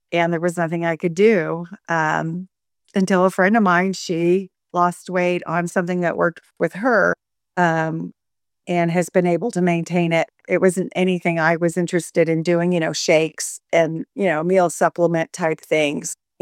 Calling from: Montana, United States; I am in the United States, in the state of Montana.

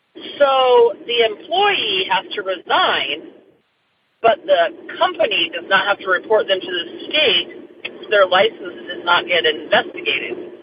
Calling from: Nebraska, United States; I'm calling from Nebraska

